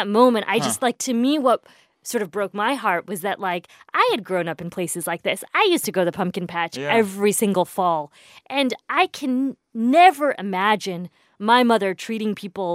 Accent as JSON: {"language": "English", "region": "Indiana", "country": "United States", "tie": "born or raised there", "said": "part of growing up in Indiana, though, gave you this armor, this ability to sort of figure out how you navigate these spaces, these very white worlds."}